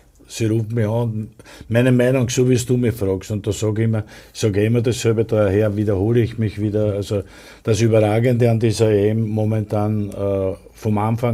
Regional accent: Austria

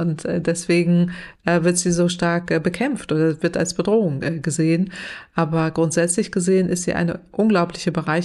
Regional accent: Northwest Germany, Germany; Und ich komme ja aus dem Nordwesten Deutschlands, das sage ich immer gerne an der Stelle. Da ist Gegenwind Energie.

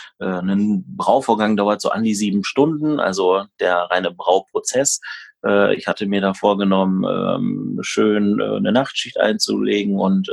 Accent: North Rhine-Westphalia, Germany; ich komme aus der Senne und daher kannte man sich halt ein bisschen

